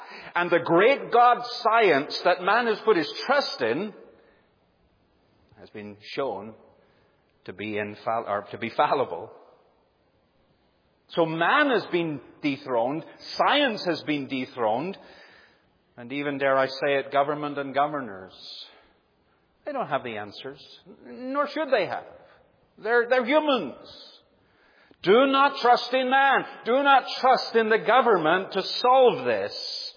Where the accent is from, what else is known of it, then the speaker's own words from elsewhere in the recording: United Kingdom; moved away as an adult; now in United States; And as a Brit that comes over to the U.S. and takes on citizenship, and now I can say my fellow Americans